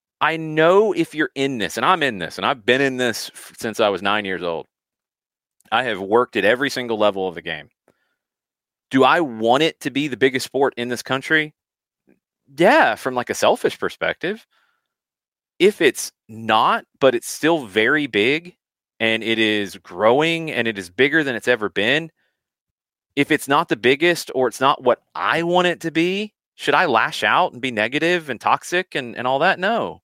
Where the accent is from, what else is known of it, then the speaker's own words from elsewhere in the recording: Riverdale, Georgia, United States; I went to high school at Eagles Landing, born and raised in Riverdale in Clayton County, played for the Clayton County YMCA.